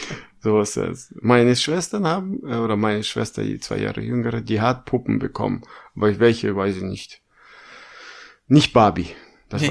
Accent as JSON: {"language": "German", "country": "Kazakhstan", "tie": "born or raised there", "said": "Nee, aber in Kasachstan, ja, Weihnachten war nicht so."}